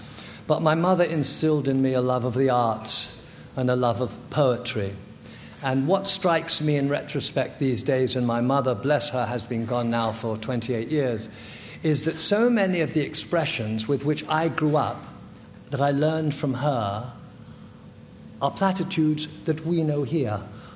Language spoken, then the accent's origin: English; London, United Kingdom; born there; I was born in London, England, during the Second World War.